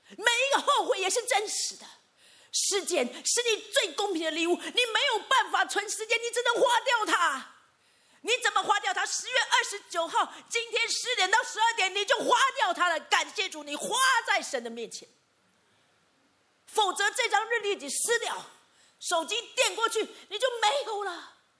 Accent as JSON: {"language": "Chinese", "country": "Taiwan", "tie": "born or raised there", "said": "我们在台湾长大这30年长大的孩子"}